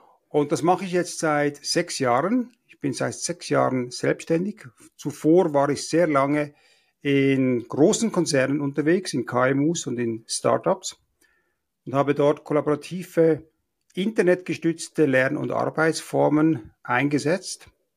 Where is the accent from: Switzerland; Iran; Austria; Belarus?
Switzerland; Basel, Basel-Stadt; now in Zürcher Oberland, Switzerland; Also im Moment lebe ich im Zürcher Oberland, aufgewachsen in Basel, studiert in Zürich.